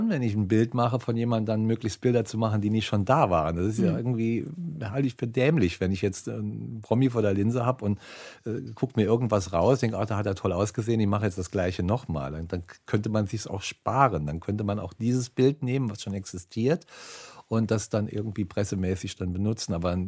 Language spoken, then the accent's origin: German; Saarland, Germany; weil ich bin ja im Saarland groß geworden und im Saarland ist man ganz schnell ein renommierter Fotograf.